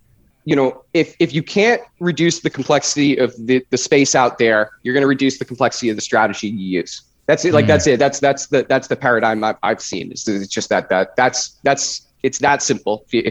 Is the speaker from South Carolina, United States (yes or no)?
no; New York, United States; So I'm from New York, and I grew up, you know, not that far from New York City.